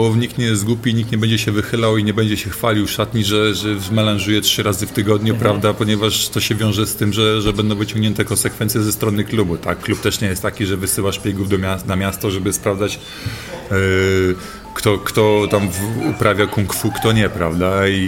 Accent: Bydgoszcz, Kuyavian-Pomeranian Voivodeship, Poland; moved away as an adult; now in Gdynia, Poland; Wyjechałem w 97 roku, także czuję się gdynianinem, a nie bydgoszczaninem, prawda? W Bydgoszczy się urodziłem

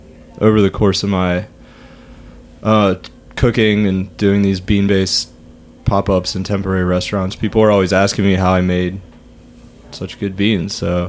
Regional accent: the South, United States; My love of beans comes from growing up in the South.

